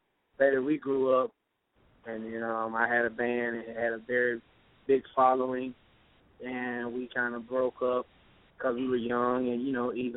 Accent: Greensboro, North Carolina, United States; also born or lived in High Point; And, of course, my hometown, shout out to Greensboro and High Point, and even shout out to, you know, Raleigh and Durham.

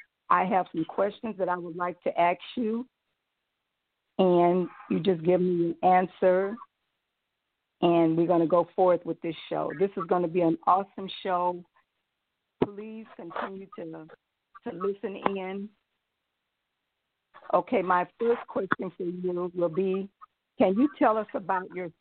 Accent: Jacksonville, Florida, United States; I'm from Jacksonville, Florida.

